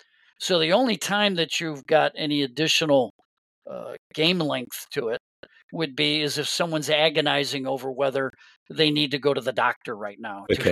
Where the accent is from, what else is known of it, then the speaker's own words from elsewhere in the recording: United States; because I'm still an American. I still don't know it like the natives